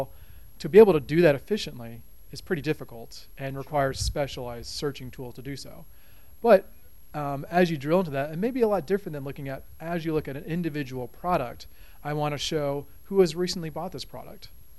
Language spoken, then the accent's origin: English; Austin, Texas, United States; Austin, Texas. I forgot my cowboy hat.